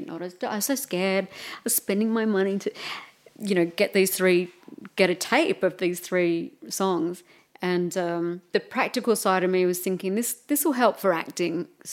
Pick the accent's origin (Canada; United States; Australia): Australia; Melbourne, Victoria; I'm from Melbourne.